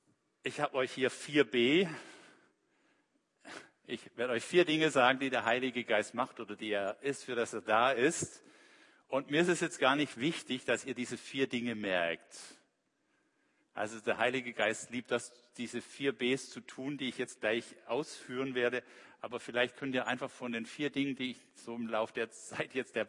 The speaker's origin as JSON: {"language": "German", "town": "Heilbronn", "region": "Baden-Württemberg", "country": "Germany", "tie": "born or raised there", "said": "Ich war gerade 17, wurde ich eingeladen zu einem Konzert nach Heilbronn, das ist so meine Heimat"}